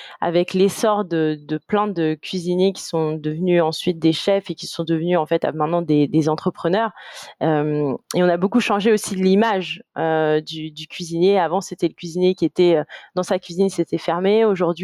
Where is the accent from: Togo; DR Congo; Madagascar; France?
Madagascar; ces failles culturelles qu'on a en tant que malgache